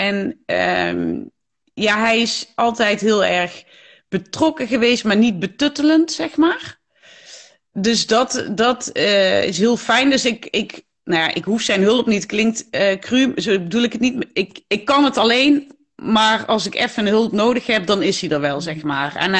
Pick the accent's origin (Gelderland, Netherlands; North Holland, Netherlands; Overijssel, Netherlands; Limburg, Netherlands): Limburg, Netherlands; accent: Limburgish; Remco en ik praten Limburgs dialect tegen elkaar.